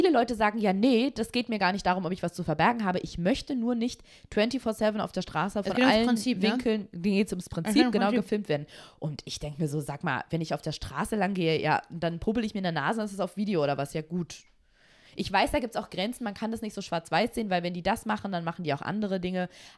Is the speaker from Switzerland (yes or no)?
no; United States; German is a second language; Weil ich bin ja Amerikanerin.